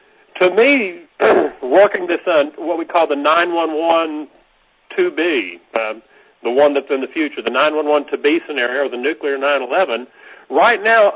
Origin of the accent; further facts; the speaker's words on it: Houston, Texas, United States; At this point, Lenny, I have good news for my home state because, you know, I'm from Houston.